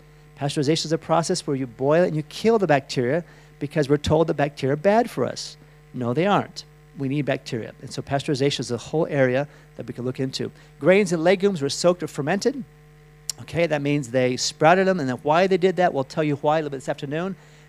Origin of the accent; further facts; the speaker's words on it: United States; now in Europe; I mean, I grew up in America. It was normal to pop pills. We just thought that was normal. I came to Europe